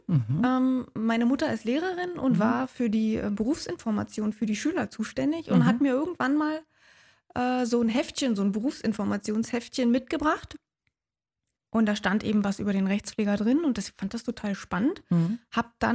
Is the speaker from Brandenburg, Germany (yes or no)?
yes; Potsdam, Brandenburg, Germany; jetzt doch seit einiger Zeit schon wieder in Potsdam, meiner Heimatstadt.